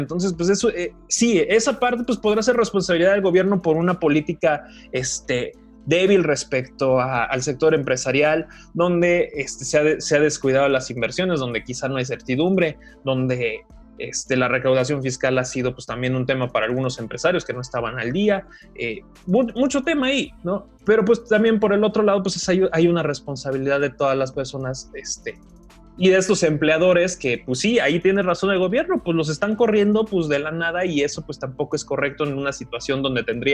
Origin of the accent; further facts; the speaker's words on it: Mexico; refleja mucho de lo que vivimos como mexicanos todos los días.